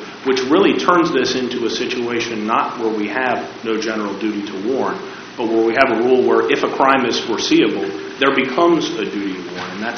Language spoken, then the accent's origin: English; Harrisonburg, Virginia, United States; I'm an attorney from Harrisonburg, Virginia